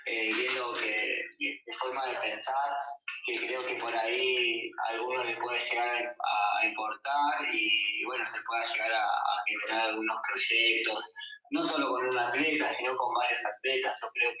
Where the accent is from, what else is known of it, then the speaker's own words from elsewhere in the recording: Argentina; esperemos que cambie un poco y sigamos creciendo como argentinos, ¿no?